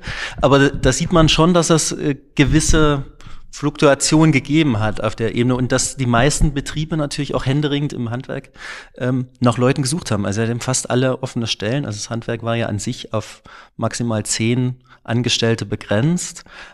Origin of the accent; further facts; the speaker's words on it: Klingenthal, Saxony, Germany; also ich bin in Klingenthal aufgewachsen, da gibt es viel Musikinstrumentenindustrie.